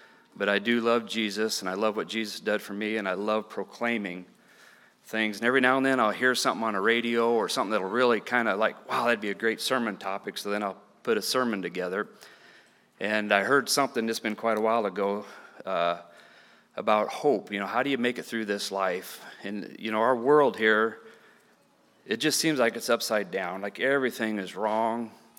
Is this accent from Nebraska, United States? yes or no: yes; Nebraska, United States; I'm from Nebraska.